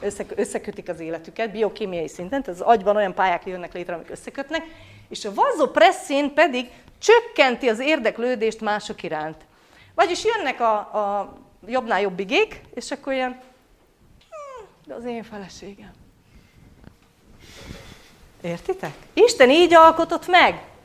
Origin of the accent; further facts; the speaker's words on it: Transylvania, Romania; ugye erdélyi vagyok, románul azt jelenti, hogy te fiú